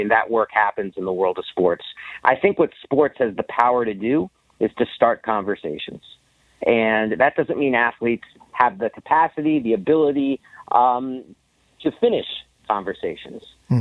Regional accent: New York City, New York, United States; I grew up in New York City in the 1980s and 90s.

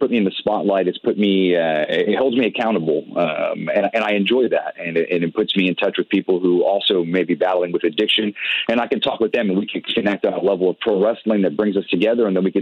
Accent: New England, United States; I'm from New England.

